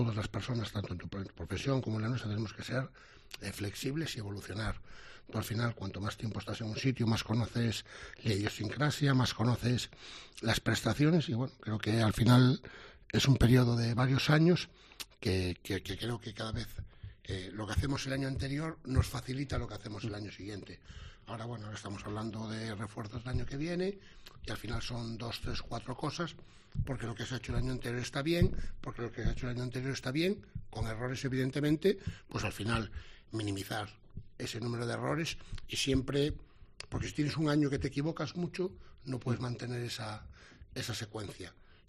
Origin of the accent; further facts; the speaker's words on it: Galicia, Spain; yo soy gallego, presumo, me siento hiper orgulloso